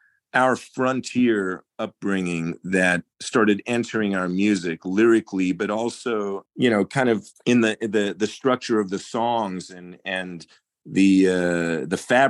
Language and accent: English; South Africa; growing up in South Africa, rural area, and then on a ranch, you know.